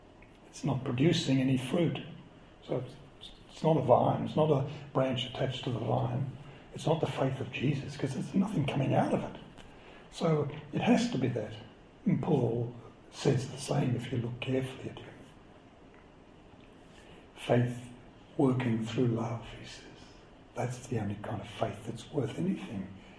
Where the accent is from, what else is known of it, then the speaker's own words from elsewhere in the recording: Australia; I'm an Australian Catholic, but that's what it's trying to say.